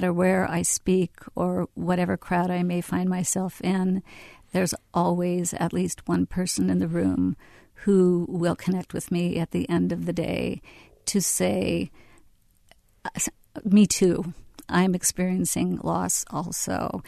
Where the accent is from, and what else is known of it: Fresno, California, United States; born or raised there